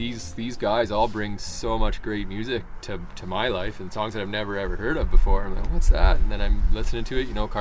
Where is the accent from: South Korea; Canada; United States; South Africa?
Canada; Toronto, Ontario; I grew up in Toronto and going to Humber